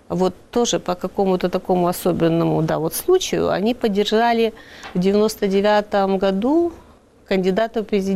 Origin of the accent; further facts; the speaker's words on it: Volyn Oblast, Ukraine; А я в своем городке на Волыни у бабушки росла до первого класса, и напротив дома стояла церковь.